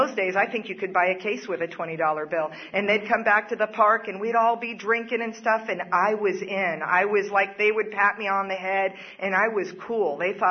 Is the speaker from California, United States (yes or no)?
yes; San Diego, California, United States; I'm from San Diego, moved away for 10 years in L.A., but I'm from San Diego